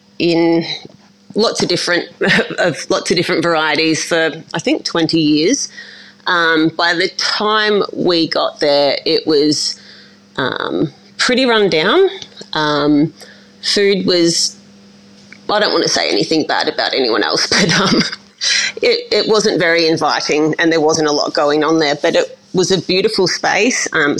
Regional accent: Bairnsdale, Victoria, Australia; So I'm from Bairnsdale in Victoria, East Gippsland.

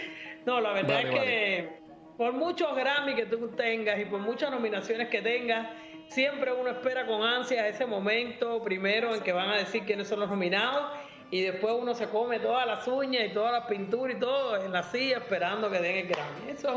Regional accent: Cuba; moved away; Tengo mi ciudadanía bien puesta porque ahí nací, porque soy tan cubana que he vivido en varios países y no se me pega ningún acento ni nada. Yo sigo hablando como si hubiera llegado de Cuba el otro día.

